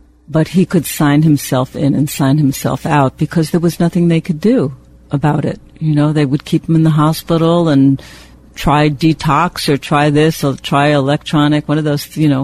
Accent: Brooklyn, New York, United States; born there; My birthday is January 2nd, 1950, so I'm 60 years old. I was born in Brooklyn, New York.

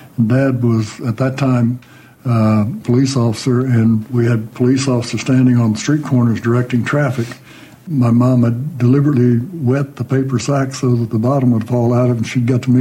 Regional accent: Tulsa, Oklahoma, United States; born there; I was born in Tulsa, May 31st of 1934.

